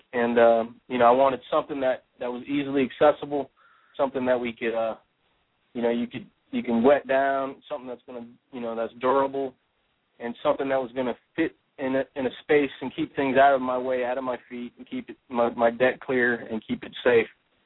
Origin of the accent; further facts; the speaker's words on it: Florida, United States; born and raised in Florida, and grew up around fishing, Keys and in Miami area, South Florida